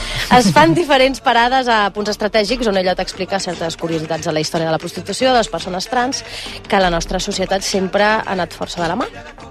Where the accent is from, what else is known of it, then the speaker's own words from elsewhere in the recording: Barcelona, Catalonia, Spain; born there; soc nascuda a Barcelona.